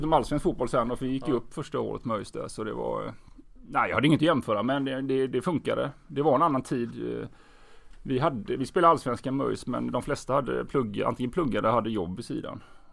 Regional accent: Görland, Västra Götaland County, Sweden; Ja, jag är uppvuxen i Görland, heter det. Lite samhälle söder om Stenungsund, ligger 4 mil norr i Göteborg ungefär.

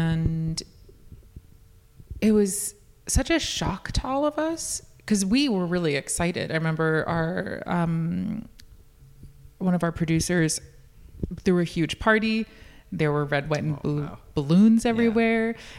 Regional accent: New York, United States; And I'm born and raised in New York.

